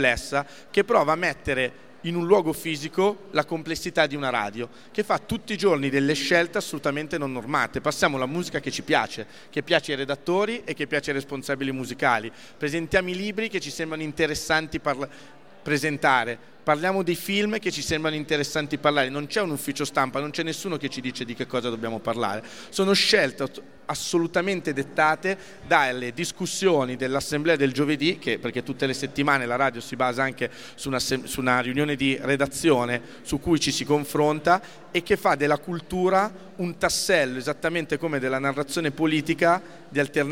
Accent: Lombardy, Italy; Io ripeto, sono cresciuto in provincia di Varese, quindi a 120 km da Brescia.

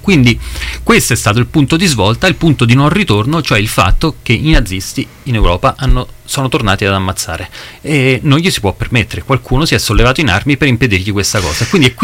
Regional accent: Rome, Lazio, Italy; Ma io tanto li sbaglio comunque tutti, da buon romano li metto a casaccio

